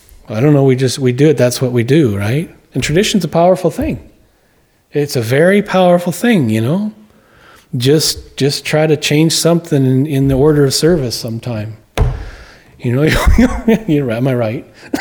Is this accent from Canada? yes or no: yes; Canada; also born or lived in United States; And I am a Canadian, and I'm both American and a Canadian, but I lived in Canada.